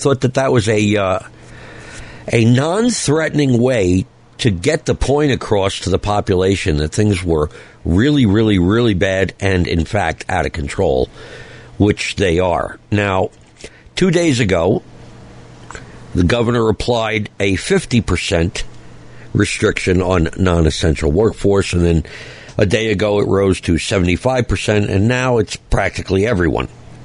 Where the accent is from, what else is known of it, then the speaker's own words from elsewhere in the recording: New Jersey, United States; In my home state of New Jersey, our cases jumped 74% in 1 day.